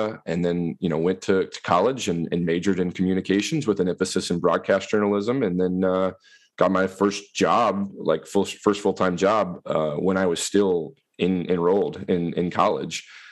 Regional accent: Missouri, United States; moved away as an adult; now in Wisconsin, United States; I grew up in Missouri, in the northeast corner, in a rural area

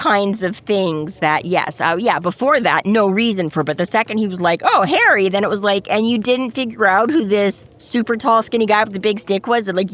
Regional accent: Canada; Being polite Canadian women

